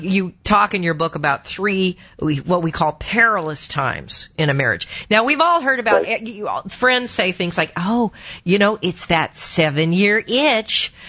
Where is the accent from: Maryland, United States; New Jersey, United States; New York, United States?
New York, United States; now in Los Angeles, United States; Right, and it's really sad living out here in Los Angeles sometimes because, you know, as a New Yorker, you know they're doing it a lot of times for publicity.